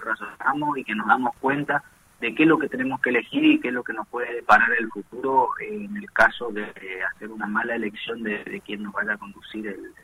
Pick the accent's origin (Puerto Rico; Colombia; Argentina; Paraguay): Argentina